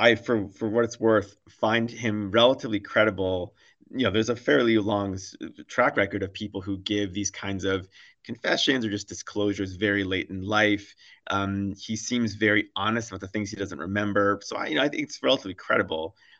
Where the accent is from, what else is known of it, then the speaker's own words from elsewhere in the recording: United States; But as an historian and as an American myself, I want to know the most information